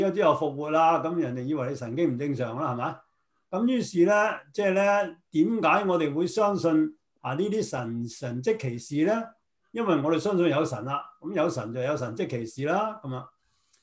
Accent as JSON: {"language": "Cantonese", "country": "China", "said": "或者我哋中國人東方嘅背景"}